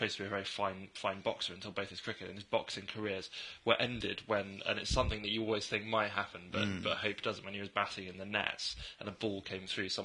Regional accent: East of England, United Kingdom; I grew up in North Norfolk in the middle of nowhere

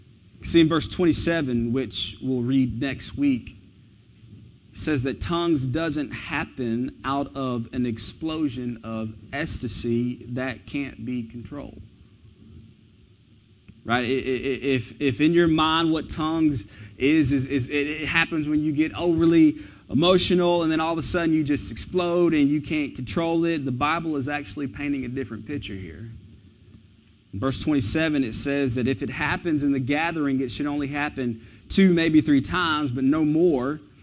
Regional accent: Georgia, United States; And I said, no, I'm from West Georgia on a country farm.

